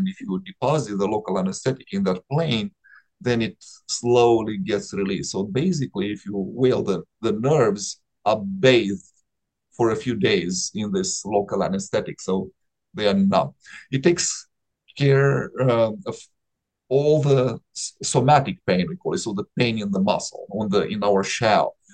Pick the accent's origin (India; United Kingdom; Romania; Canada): Romania; But, you know, I grew up in Romania and did my medical school in Romania.